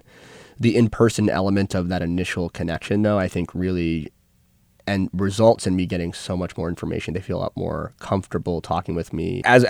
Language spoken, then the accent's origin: English; New York, United States; I'm born and raised in Westchester County, which is just north of the city.